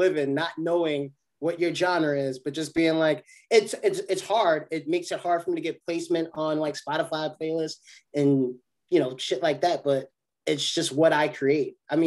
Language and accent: English; Jersey City, New Jersey, United States; I'm from Jersey City, born and raised. So a lot of my family lives in the South.